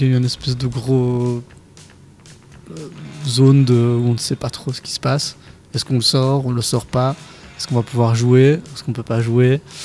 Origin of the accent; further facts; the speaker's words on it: Belgium; J'ai l'impression, en tant que Belge, que cette scène-là commence un petit peu à se resserrer